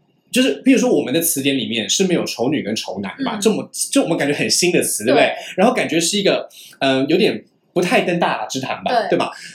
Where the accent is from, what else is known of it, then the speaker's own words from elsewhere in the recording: Taiwan; 就是你看这种主题对我们台湾人来说应该不是很意外吧